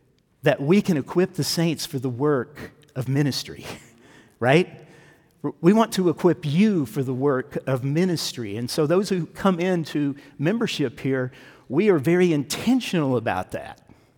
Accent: California, United States; We're from California, and we were looking at how the floods are happening with California right now.

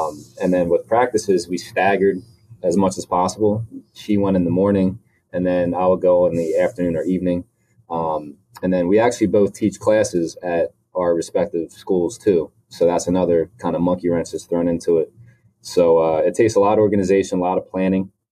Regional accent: Pottstown, Pennsylvania, United States; My mother, I grew up in Pottstown, Pennsylvania, so it's not too far from where we live.

